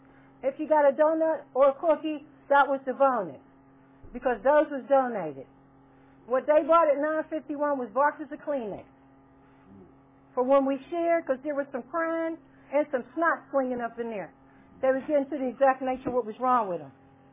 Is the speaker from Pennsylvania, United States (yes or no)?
yes; Pittsburgh, Pennsylvania, United States; I qualify. I'm from Pittsburgh. And I got my foundation in Johnstown now.